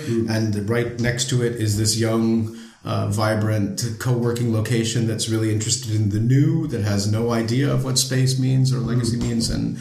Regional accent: Rochester, New York, United States; now in Vienna, Austria; I grew up in Rochester, New York.

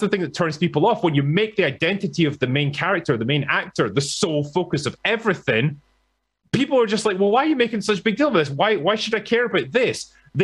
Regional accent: United Kingdom; as a Brit

